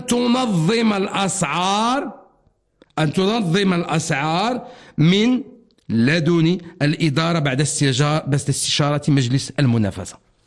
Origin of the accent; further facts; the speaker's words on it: Morocco; التجربه ديالي البسيطه بصفتي مواطن مغربي قريب من شنو كاين في السوق